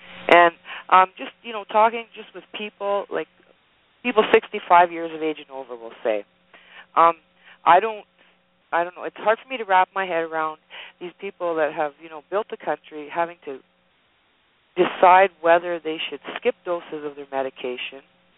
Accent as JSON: {"language": "English", "country": "Canada", "lives_now": "United States", "said": "And I came from Canada, so we have the national health care system up there."}